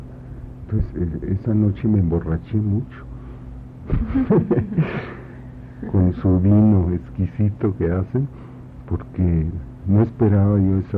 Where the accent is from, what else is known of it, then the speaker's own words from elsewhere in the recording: Coahuila, Mexico; aunque yo soy de Coahuila